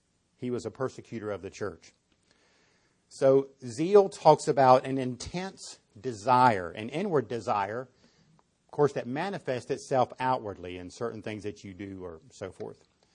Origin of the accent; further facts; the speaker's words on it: United States; born there; Well, I'm born in America. Duh. Yes, I'm a Christian. I was born in America.